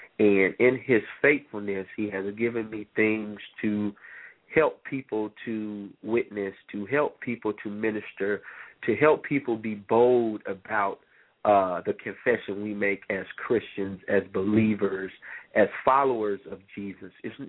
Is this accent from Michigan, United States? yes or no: yes; Flint, Michigan, United States; now in Portland, United States; I'm 30 years old. I'm originally from Flint, Michigan. I live out in Portland, Oregon.